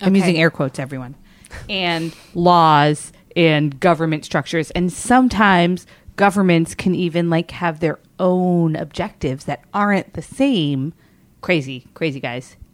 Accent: New York, United States; I'm from New York, so.

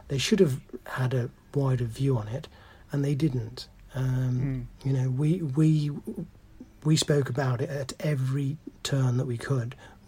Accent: Wolverhampton, West Midlands, United Kingdom; I was born in Wolverhampton, where Enoch Powell was, and therefore growing up with lots of Powellites around me.

